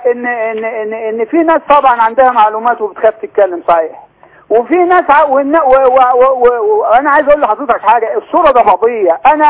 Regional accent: Port Said, Port Said Governorate, Egypt; تمام يا فندم، انا مواطن مصري من بورسعيد

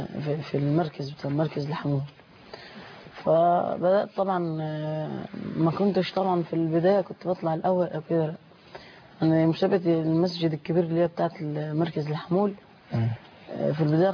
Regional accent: Kafr el-Sheikh, Kafr El Sheikh Governorate, Egypt; انا من كفر الشيخ

